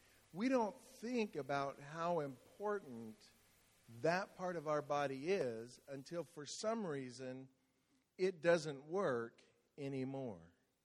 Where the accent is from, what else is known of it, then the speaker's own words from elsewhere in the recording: California, United States; I'm from California, so it's actually Disneyland.